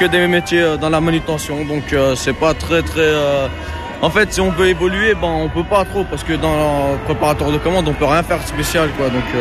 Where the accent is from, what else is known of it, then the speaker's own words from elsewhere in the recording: Saint-Michel-sur-Orge, Île-de-France, France; je suis de Saint-Michel-sur-Orge. C'est la crise là-bas